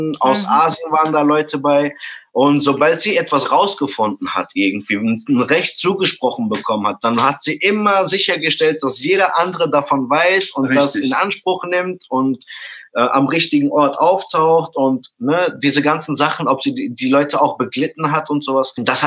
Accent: Essen, North Rhine-Westphalia, Germany; Ich bin ja in Essen geboren

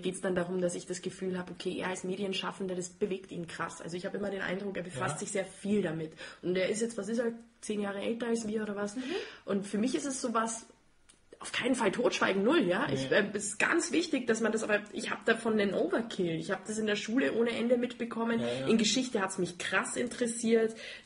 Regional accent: Austria; Klar ist das meine Kultur und klar feiere ich den Dialekt, den bayerischen genauso wie den österreichischen, ja, und kann über den Schmäh lachen. Ja. Das ist klar, das sind meine Wurzeln, das ist, wo ich herkomme

